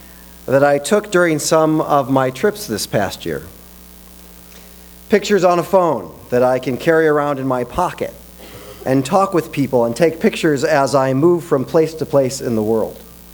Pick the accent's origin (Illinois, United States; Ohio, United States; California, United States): Illinois, United States; Chicago; I grew up in Chicago and was born on the South Side.